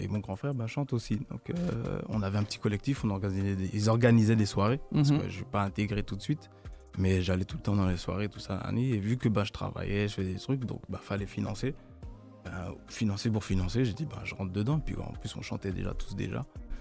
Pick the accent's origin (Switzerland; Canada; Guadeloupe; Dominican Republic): Guadeloupe; now in France; Ouais, de Guadeloupe à Mets-sur-Seine pendant 2-3 ans et après la Bretagne. Du coup, j'ai atterri là-bas